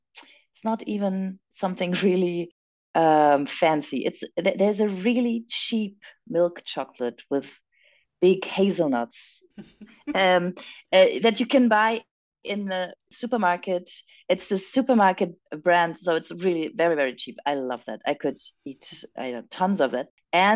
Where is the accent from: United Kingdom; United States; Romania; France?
France; I speak French fluently and I was raised in France.